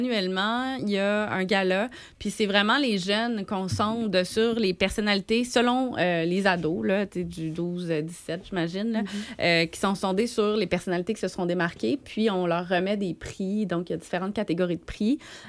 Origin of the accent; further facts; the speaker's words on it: Cowansville, Quebec, Canada; Moi, je suis native de Cowansville